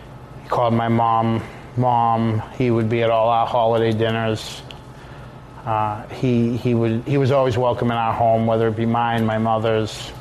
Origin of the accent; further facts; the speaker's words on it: Boston, Massachusetts, United States; I'm from the Boston area.